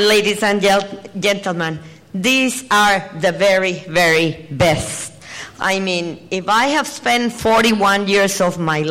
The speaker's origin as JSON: {"language": "English", "country": "Puerto Rico", "said": "I'm from Puerto Rico, so I don't consider myself an immigrant."}